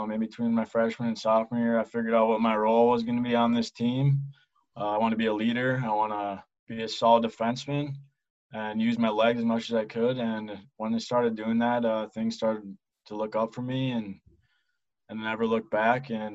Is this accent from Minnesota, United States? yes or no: yes; Minnesota, United States; I'm from Minnesota, so I had the Minnesota teams in my head, hoping to end there one day